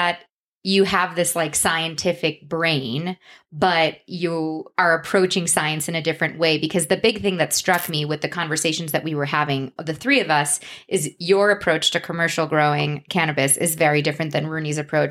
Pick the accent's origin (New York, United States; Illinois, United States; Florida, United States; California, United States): New York, United States; New York City; I mean, I come from New York City where it's so illegal.